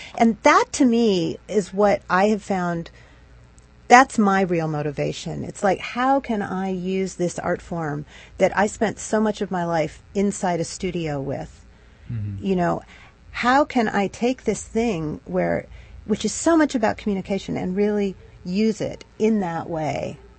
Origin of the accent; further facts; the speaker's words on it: Pacific Northwest, United States; I was brought up in the Pacific Northwest and did a lot of hiking as a kid.